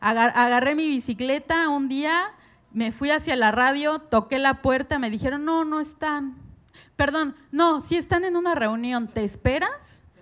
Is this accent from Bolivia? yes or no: no; Mexico; Yo vengo de México, yo conozco acá unas caras...